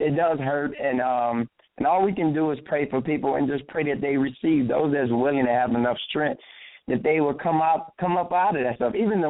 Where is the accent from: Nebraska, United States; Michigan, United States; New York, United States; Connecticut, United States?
Michigan, United States; I'm from Michigan.